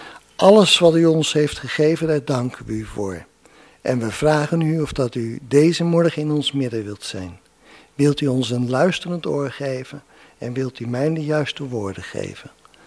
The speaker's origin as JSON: {"language": "Dutch", "town": "Rotterdam", "region": "South Holland", "country": "Netherlands", "said": "ik kom uit Rotterdam-Noord. Ik ben daar ouderling"}